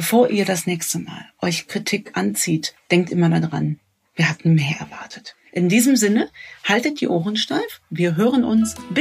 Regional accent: Cologne, North Rhine-Westphalia, Germany; ich als Kölnerin

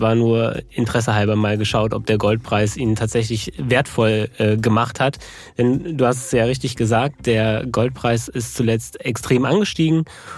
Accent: Düsseldorf, North Rhine-Westphalia, Germany; Natürlich, als feiner Düsseldorfer ist er aus Gold

